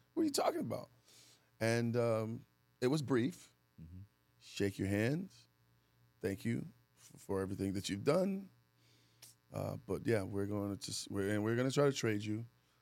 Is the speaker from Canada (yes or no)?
no; Texas, United States; Growing up in Texas, watching the Rangers, freaking idolizing Pudge Rodriguez